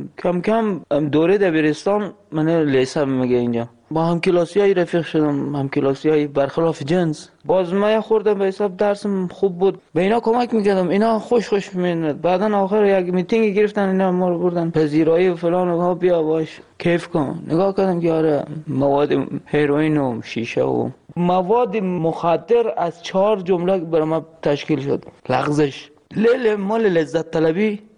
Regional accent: Afghanistan; moved away; ما الان نزدیک 3 سال نیم همینجا، از روزی که از افغانستان آمدیم

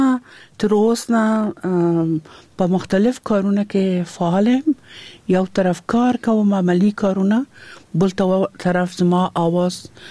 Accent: Kabul, Afghanistan; زه د کابل یم او په کابل ښار کې پیدا شوم او دم دلته په کابل کې ما سبق ویل ده.

